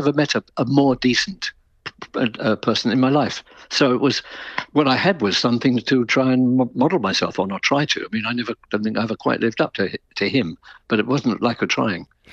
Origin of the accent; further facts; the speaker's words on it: London, United Kingdom; there was bombing every single night in London. I was born and brought up in London.